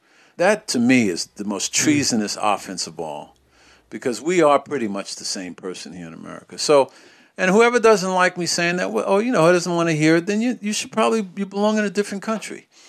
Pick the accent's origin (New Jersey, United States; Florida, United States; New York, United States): New York, United States; It was the overriding feeling I had as a child growing up in New York was that even though it was hard and it was vicious and it was a tough city